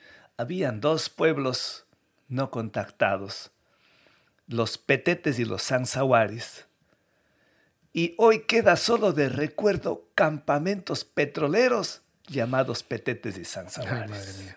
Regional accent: Quimsacocha, Azuay, Ecuador; Que solamente un caso, Kim Sacocha, de donde vengo, es una lucha de 30 años. Yo era jovencito ese tiempo que iniciamos la lucha.

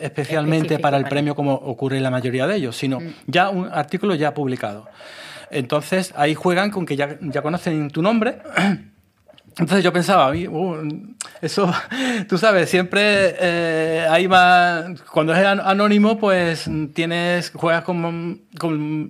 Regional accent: Utrera, Andalusia, Spain; primero de mi pueblo, que soy utrerano, que siempre lo llevo a gala

